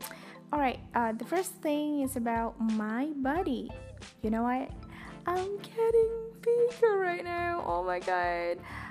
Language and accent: English; Indonesia; first language Indonesian; English is a second language; I'm so sorry it's spoken in Bahasa Indonesia, in my own language, my mother tongue.